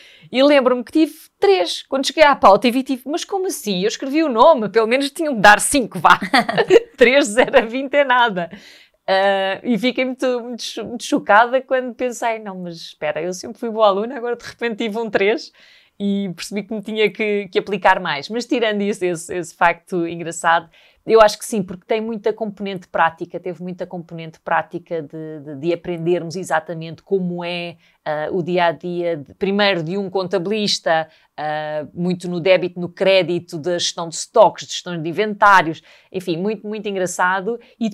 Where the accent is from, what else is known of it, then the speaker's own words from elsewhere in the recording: Sintra, Lisbon, Portugal; Vivi toda a minha infância na Serra das Minas, na linha de Sintra